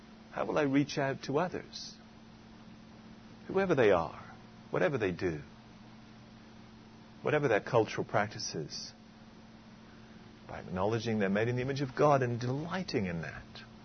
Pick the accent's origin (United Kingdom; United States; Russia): United Kingdom; England; accent: English; I'm sorry, my accent is still English, by the way. I'm working on it. It's hard to get rid of it.